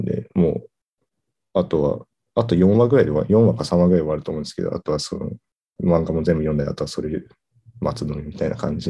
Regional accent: Kagoshima, Japan; まあ、自分は鹿児島出身なんで、まあ、大体何言ってるか分かるっていうのが。

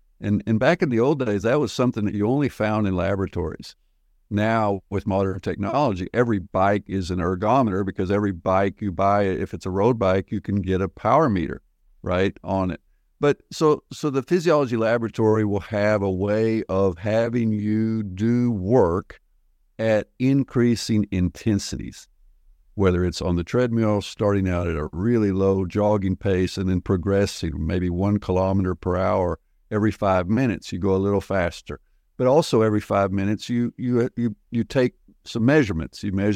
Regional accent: United States; The idea of no pain, no gain, which is what I grew up with in the United States, it's not true in a physical training context.

